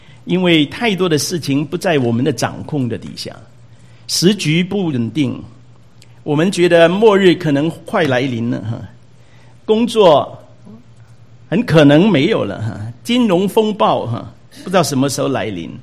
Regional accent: China; 我们中国人很好，有啊，在啊，才过新年又旧年哈

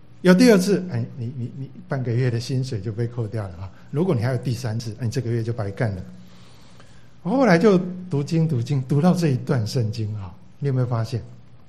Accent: Taiwan; 我来自台湾，台湾校园书坊出版社的总编辑。

